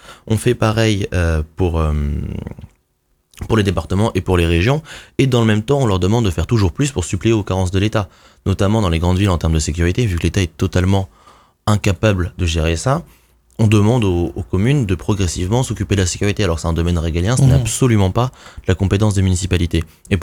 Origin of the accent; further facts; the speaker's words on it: Saint-Avertin, Centre-Val de Loire, France; à Saint-Avertin, ça m'a marqué parce que c'est la commune où j'ai grandi en Touraine